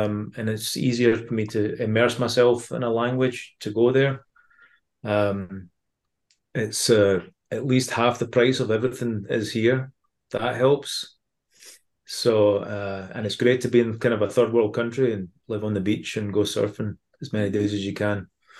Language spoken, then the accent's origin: English; Scotland, United Kingdom; accent: Scottish; now in Seattle, United States; it's done me lots of favors having a Scottish accent out here too, so I can't really complain about it.